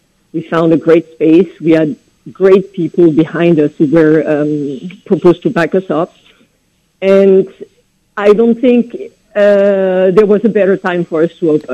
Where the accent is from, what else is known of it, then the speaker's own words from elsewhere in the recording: France; accent: French; So everything is very, very French, as you can tell by my accent.